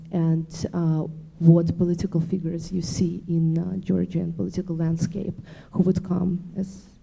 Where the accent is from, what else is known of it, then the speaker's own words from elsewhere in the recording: Moscow, Russia; now in London, United Kingdom; I'm Russian, I'm from Moscow